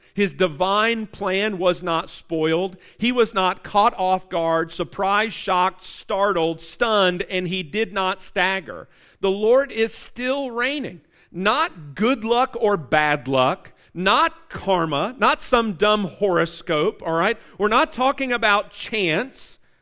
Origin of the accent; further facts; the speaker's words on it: United States; And yet, because I'm an American, I'd rather eat a cheeseburger I can't taste than a salad that I can.